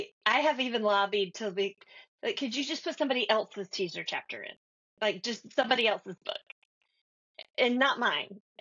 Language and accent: English; North Carolina, United States; But I'm from Western North Carolina, and I have cousins.